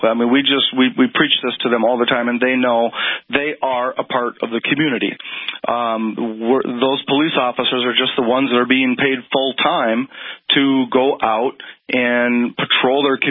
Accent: Bismarck, North Dakota, United States; being born and raised in Bismarck, we've got a great community, just like Fargo does

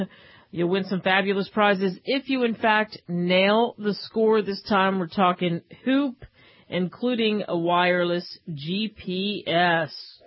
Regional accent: United States; happened to be broadcasting from where I grew up in the Philadelphia, South Jersey area

